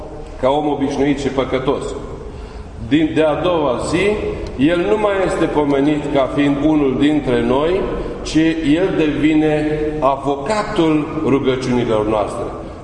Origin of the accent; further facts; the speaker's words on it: Romania; nu are deloc de ce să ne fie jenă că suntem ortodoxi și că suntem români.